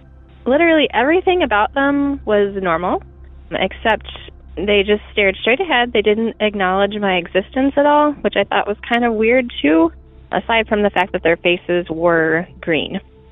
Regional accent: Nebraska, United States; moved away; I'm from Nebraska, but I don't live there anymore. I grew up there.

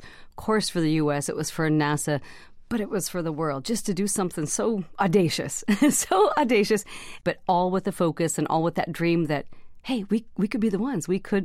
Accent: Montana, United States; I was 5 years old. I was a young girl growing up in Montana. We had great skies. It is a big sky country.

